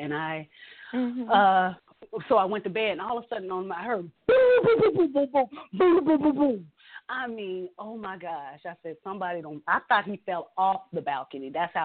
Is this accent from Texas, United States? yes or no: yes; Texas, United States; I grew up in Texas, which UT, Texas football, you know, is big like it is in Ohio.